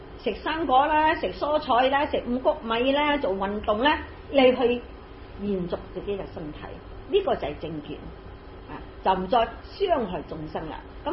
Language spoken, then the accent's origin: Cantonese; China; 即係我哋中國人講咧，非常之好啊！